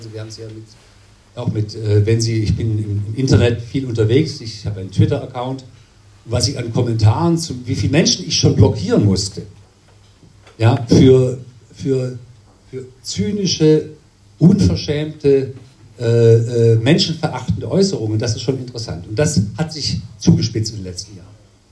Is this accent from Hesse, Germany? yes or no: no; Baden-Württemberg, Germany; als Schwabe, ich bin Schwabe